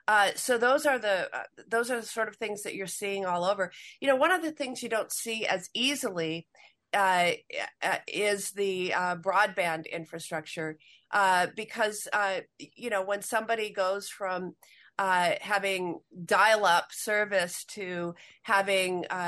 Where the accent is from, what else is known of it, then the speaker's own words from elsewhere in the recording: Madison, Wisconsin, United States; In my hometown of Madison, we have an extensive project underway right now relating to bus rapid transit.